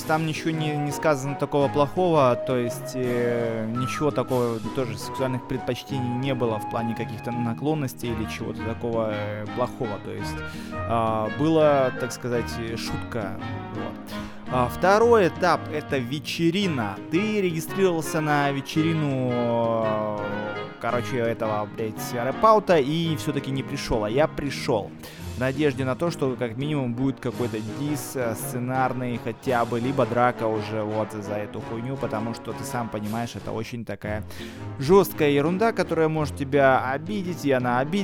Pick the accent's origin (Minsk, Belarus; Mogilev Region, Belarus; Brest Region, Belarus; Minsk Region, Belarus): Brest Region, Belarus; Brest; Бля, чувак, нахуй, я из Бреста. Понимаешь, все мои подружки остались в Бресте.